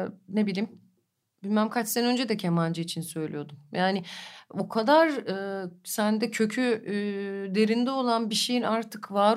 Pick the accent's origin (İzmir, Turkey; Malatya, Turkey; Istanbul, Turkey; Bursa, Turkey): Istanbul, Turkey; okulu kırıp tek başıma sokaklarını gezdiğim, işte plakçılarında çay içtiğim bir semtti Beyoğlu. Ben orada büyüdüm, orada müzisyen oldum, orada sahneye çıktım ilk.